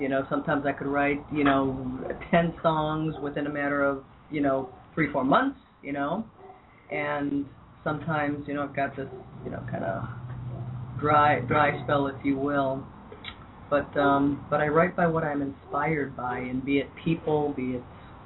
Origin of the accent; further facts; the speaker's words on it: Cleveland, Ohio, United States; now in Long Beach, United States; Well, it was 11 years ago last year that I moved out here from Cleveland, Ohio, for my music, you know, for pursue music further. You know, Cleveland can only, you know, you can do so much in Cleveland